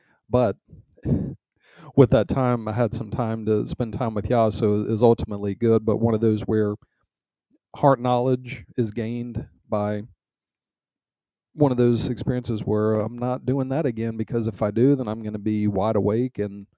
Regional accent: Virginia, United States; accent: Virginia; Maybe my Virginia accent got in the way.

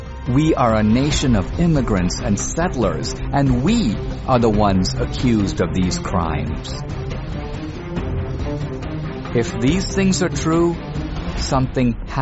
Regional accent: India; English is a second language; moved away as an adult; now in United States; I came from India to America 30 years ago. I know a world without her.

